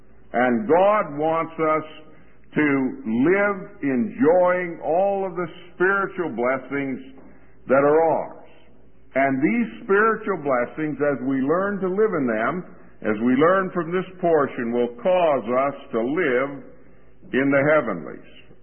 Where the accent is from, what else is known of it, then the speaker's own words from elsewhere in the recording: Bahamas; born there; I was born in the Bahamas in 1927, and for those of you who are figuring that out, I'll be 53 this summer.